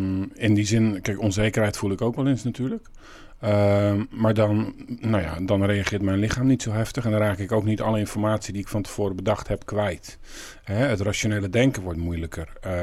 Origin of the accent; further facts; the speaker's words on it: northern Netherlands, Netherlands; ik heb 2 uur gereden om hier te komen, want ik kom uit het Hoge Noorden.